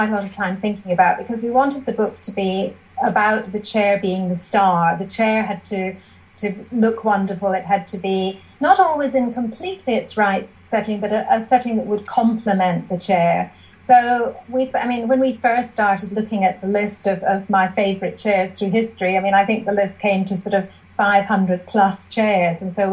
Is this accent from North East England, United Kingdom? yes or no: no; Scotland, United Kingdom; Well, I grew up in the Scottish Borders in a house that had no antiques or art at all.